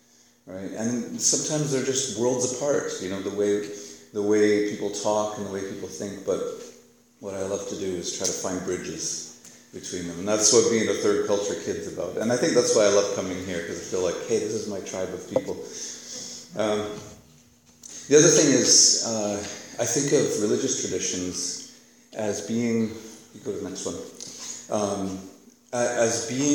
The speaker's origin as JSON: {"language": "English", "country": "India", "tie": "born or raised there", "said": "because I grew up in India, I didn't have Marvel comic books or DC comic books"}